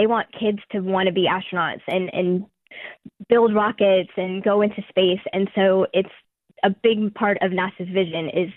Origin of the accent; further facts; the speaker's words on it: United States; moved away as an adult; now in United Kingdom; Obviously, I am American. When I moved here 4 years ago, they let me keep working and doing outreach.